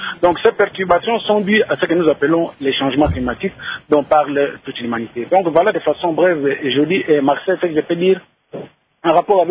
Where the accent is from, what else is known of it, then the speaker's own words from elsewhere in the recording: DR Congo; chez nous, en République démocratique du Congo